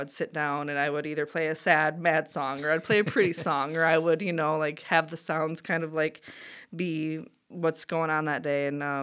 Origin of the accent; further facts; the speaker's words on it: North Muskegon, Michigan, United States; I grew up in North Muskegon, went to Reese Puffer. Yeah. Lived here my whole life, except for a year I was in Germany. I was an exchange student.